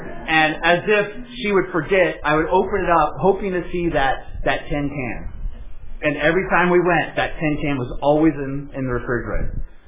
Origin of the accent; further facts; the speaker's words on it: Cincinnati, Ohio, United States; I grew up in Ohio, in Cincinnati, and every winter break we would go down to see grandma.